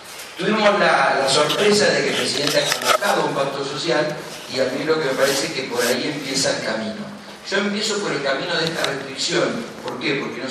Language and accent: Spanish; Argentina; Somos los argentinos, ¿cierto?